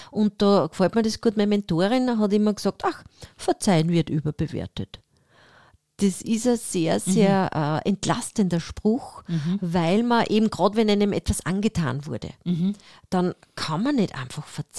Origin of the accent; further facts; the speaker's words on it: Austria; also bei uns in Österreich gibt es sowas natürlich nicht, so schlau sind wir leider noch nicht